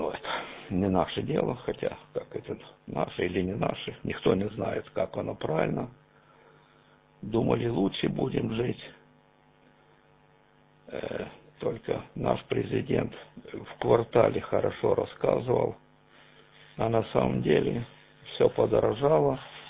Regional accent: Donetsk Oblast, Ukraine; Я сам родом с Донецкой области.

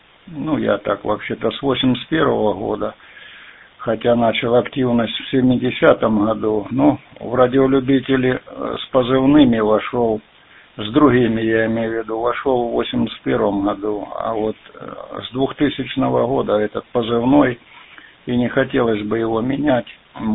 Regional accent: Donetsk, Rostov Oblast, Russia; also born or lived in Novocherkassk; Я родился, правда, в Новочеркасске. Ну, а переехали сюда в 58-м году. Станица Гундаровская, такая есть казачья станица Гундаровская. Ну, это рядом, тут 7 километров от города. Сейчас уже это город Донецк

